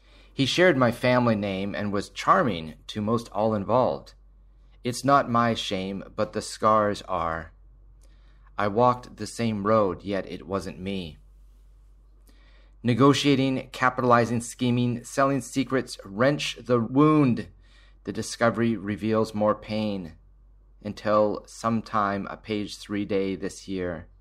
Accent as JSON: {"language": "English", "town": "Surrey", "region": "British Columbia", "country": "Canada", "tie": "born or raised there", "said": "I grew up in Surrey in the 70s and 80s when all the stuff about"}